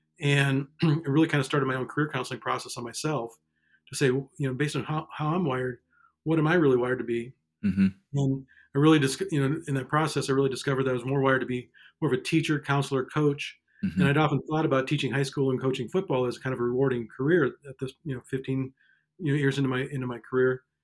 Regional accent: Iowa, United States; I grew up in Iowa, followed a girl to Des Moines

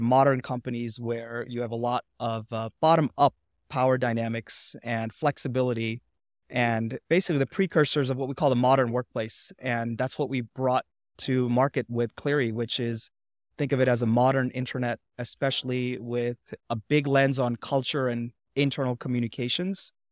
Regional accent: New York City, New York, United States; on top of being an immigrant, growing up in New York City, which is a town full of immigrants

